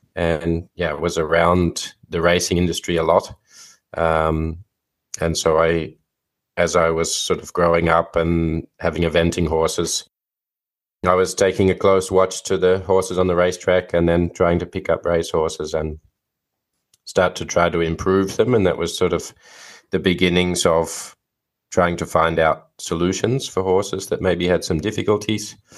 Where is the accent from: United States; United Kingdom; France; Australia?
Australia; I grew up in Australia.